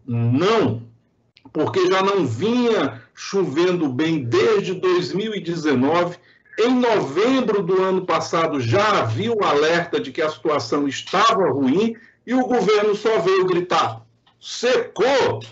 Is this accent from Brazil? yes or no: yes; Ceará, Brazil; como diz uma música lá do Ceará, da minha terra